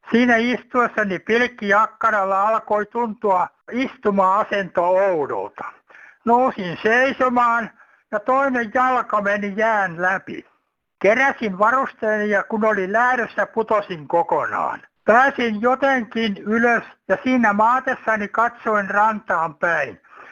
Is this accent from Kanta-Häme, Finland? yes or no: yes; Hämeenlinna, Kanta-Häme, Finland; now in Kemijärvi, Finland; Kemijärveltä päivää. Vietin nuoruuteni Hämeenlinnassa ja olen innokas kalamies.